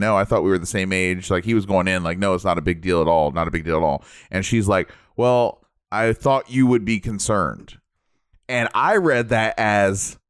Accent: United States; Because I growing up in the States, I thought eggs had to stay refrigerated.

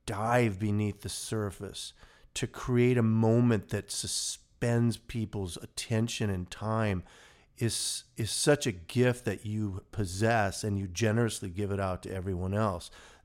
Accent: Minnesota, United States; And this is for people who lived in northern climes as we did. We grew up in Minnesota.

